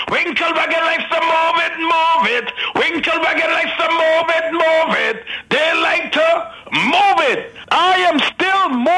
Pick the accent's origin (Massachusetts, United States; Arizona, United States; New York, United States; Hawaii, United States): New York, United States; Brooklyn; also born or lived in Trinidad and Tobago; Yes, I was born in Trinidad. At the age of 10, my mother brought the family up to America. And from America, from Brooklyn, I decided to get into music at age 16.